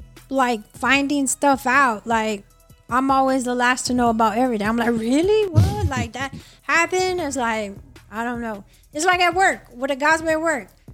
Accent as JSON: {"language": "English", "town": "Matagorda", "region": "Texas", "country": "United States", "tie": "born or raised there", "said": "Not Matagorda, my hometown."}